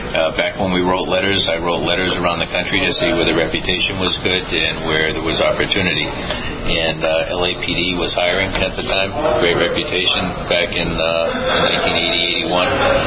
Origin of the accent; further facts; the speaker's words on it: Boston, Massachusetts, United States; now in Los Angeles, United States; I am. I grew up in Boston.